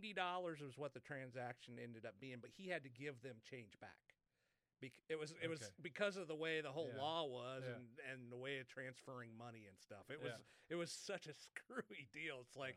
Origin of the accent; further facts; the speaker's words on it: Kansas, United States; Well, in Kansas, I grew up in Kansas.